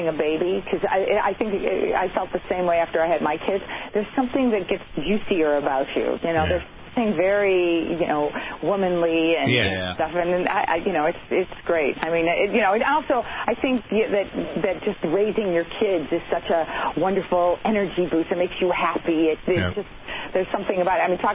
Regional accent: Chicago, Illinois, United States; because I'm a Crest girl from way back growing up in Chicago

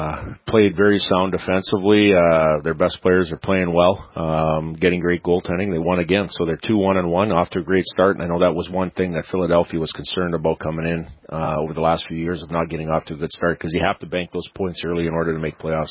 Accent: Alberta, Canada; moved away; I was a young boy from Canada that came down here. I got a scholarship, and I love my home back home in Canada.

